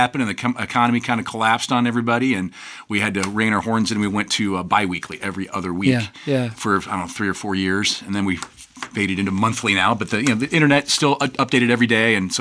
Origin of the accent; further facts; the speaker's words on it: Peoria, Illinois, United States; also born or lived in Chatham; Peoria and Chatham, Illinois.